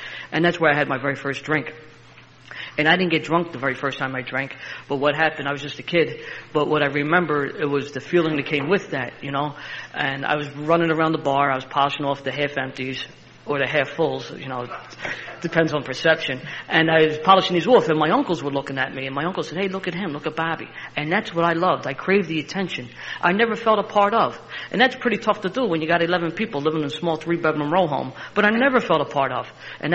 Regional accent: Philadelphia, Pennsylvania, United States; I am from Philadelphia and not Mississippi. Philadelphia, Pennsylvania, and it's great to be here.

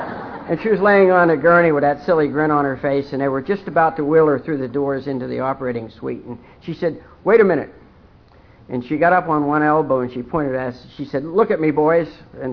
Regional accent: Ohio, United States; born there; But I was born in Ohio. I'm the second child and the eldest son in a family of 11 children. I'm Irish.

